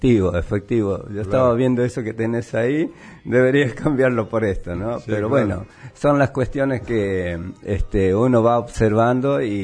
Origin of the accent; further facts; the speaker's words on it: Belén, Catamarca, Argentina; born there; now in Mar del Plata, Argentina; Vivo en Mar del Plata, yo nací en Catamarca, en Belén